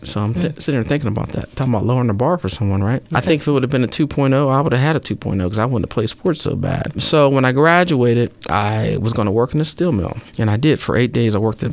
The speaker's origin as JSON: {"language": "English", "town": "Washington", "region": "Pennsylvania", "country": "United States", "said": "I'm actually from Washington, Pennsylvania, which is southwest of Pittsburgh. I'm the youngest of six kids."}